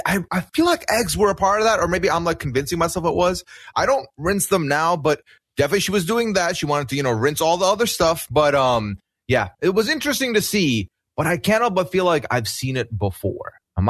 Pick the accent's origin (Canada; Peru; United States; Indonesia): Canada; I came from Canada